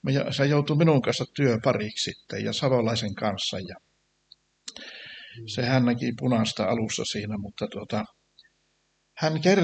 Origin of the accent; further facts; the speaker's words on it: Savonia, Finland; minä olin savolainen